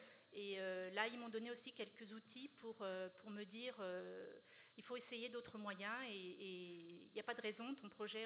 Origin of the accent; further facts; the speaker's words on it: Moret-sur-Loing, Île-de-France, France; born there; je suis née à Moret-sur-Loing en Seine-et-Marne